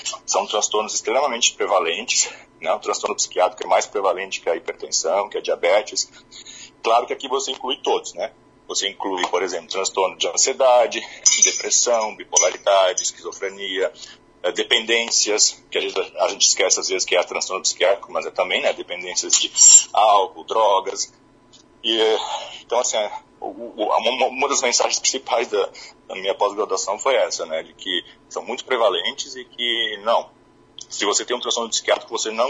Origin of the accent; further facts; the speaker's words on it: Garibaldi, Rio Grande do Sul, Brazil; E saí de Garibaldi, então, né? Fui fazer medicina em Porto Alegre.